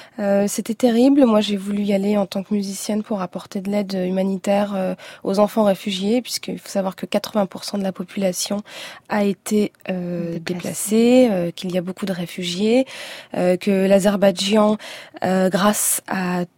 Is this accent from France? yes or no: yes; France; je suis française d'origine arménienne, mais je suis française